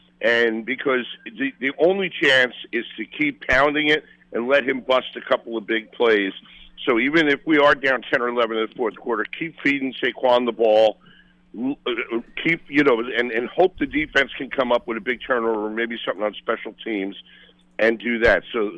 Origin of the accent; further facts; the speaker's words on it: Brooklyn, New York, United States; And we grew up in Brooklyn where we all called each other